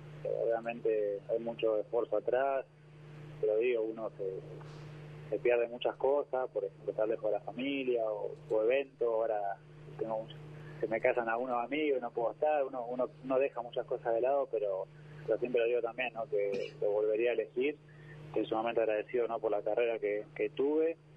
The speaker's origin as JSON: {"language": "Spanish", "town": "Bahía Blanca", "region": "Buenos Aires Province", "country": "Argentina", "tie": "born there", "said": "Poder jugar ahí donde yo nací"}